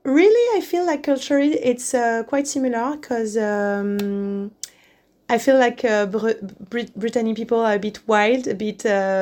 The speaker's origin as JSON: {"language": "English", "country": "Guadeloupe", "tie": "born or raised there", "said": "I was born and raised in Guadeloupe, French West Indies, so that's in the Caribbean"}